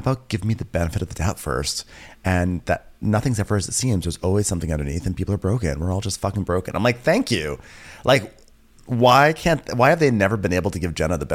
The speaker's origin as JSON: {"language": "English", "region": "London", "country": "United Kingdom", "tie": "born there", "said": "I was born in London. So there was immigration."}